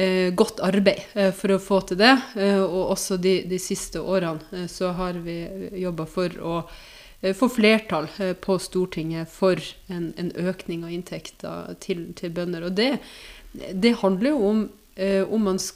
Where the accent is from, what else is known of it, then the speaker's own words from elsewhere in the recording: Nordland, Norway; born there; also born or lived in Nesseby / Oslo; now in Nittedal, Norway; Og før det så bodde jeg I Nesseby I Finnmark, og så har jeg bodd litt I Oslo og rundt omkring da, født I Nordland.